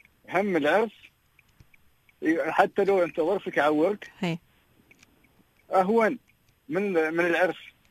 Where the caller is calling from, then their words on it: Dubai, United Arab Emirates; والله حاليا في دبي